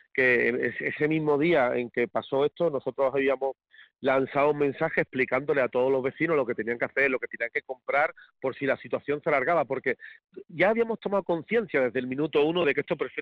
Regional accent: Andalusia, Spain; el nombre de todos los que somos españoles y principalmente andaluces, porque los andaluces tenemos una idiosincrasia muy diferente al del resto de los españoles

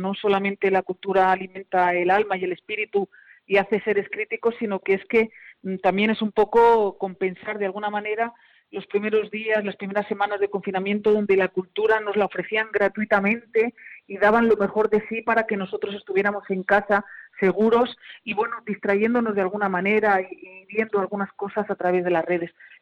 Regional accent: Granada, Andalusia, Spain; nos cambió la vida, nos cambió muchas cosas y nos marcó como granadinos

